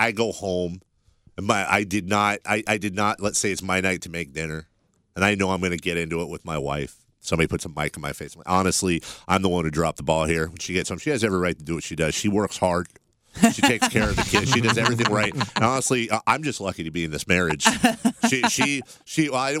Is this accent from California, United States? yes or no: yes; Carmichael, California, United States; I grew up in Carmichael and lived in the same house for 16 years with my parents.